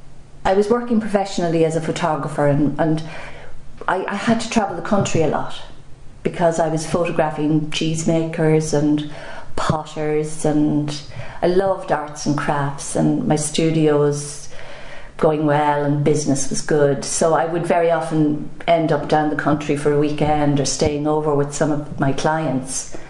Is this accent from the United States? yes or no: no; Slane, Leinster, Ireland; born there; I was born in Slane in 1949. I come from a large family.